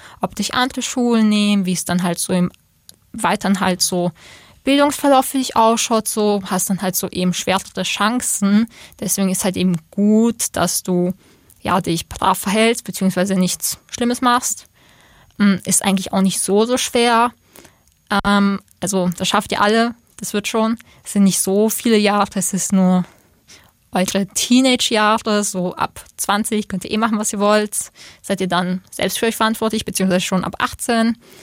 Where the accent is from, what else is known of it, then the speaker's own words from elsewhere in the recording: Austria; Bei uns in Österreich hieß das früher, weiß ich noch, die Mittelschule Hauptschule